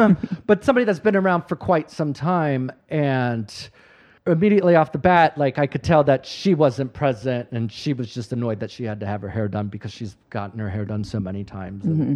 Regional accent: Florida, United States; growing up in Florida, like I didn't know the difference between American cheese and cheese.

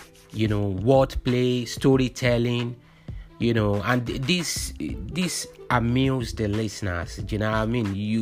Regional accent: Nigeria; As you know, I'm from Nigeria

